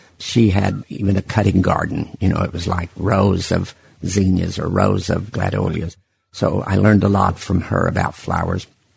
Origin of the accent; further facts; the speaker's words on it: Atoka, Oklahoma, United States; also born or lived in Ada / Muskogee; now in Tulsa, United States; I was born in Atoka, Oklahoma.